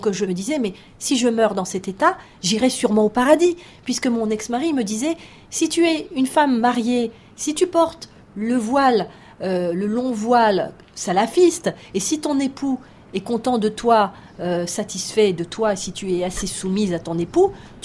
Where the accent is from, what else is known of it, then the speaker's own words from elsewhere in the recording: France; J'ai grandi en France, j'ai étudié en France, j'ai la culture française.